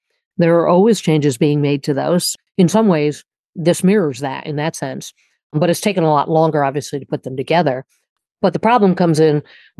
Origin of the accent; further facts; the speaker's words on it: New York, United States; now in Ohio, United States; And growing up in New York, you had the opportunity to listen to two teams on the radio.